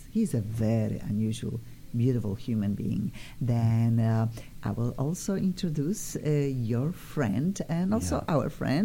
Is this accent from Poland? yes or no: yes; Poland; English is a second language; I am originally from Poland. Obvious, my accent is obvious. Cannot get rid of my accent.